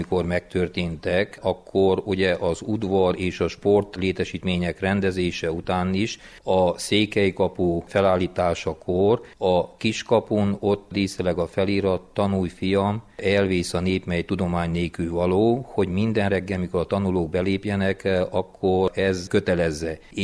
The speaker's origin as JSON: {"language": "Hungarian", "region": "Mureș County", "country": "Romania", "said": "ugye Maros megyei származású vagyok"}